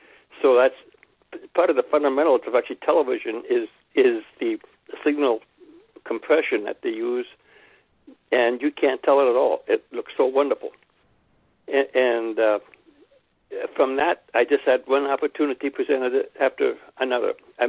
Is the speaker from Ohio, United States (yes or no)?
yes; Ohio, United States; moved away as an adult; now in New York, United States; I'm from Ohio originally, and I had never seen New York.